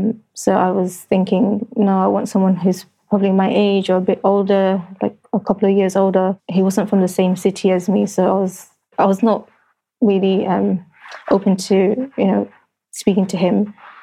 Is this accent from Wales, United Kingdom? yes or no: no; London, United Kingdom; I'm 30 years old. I'm from London.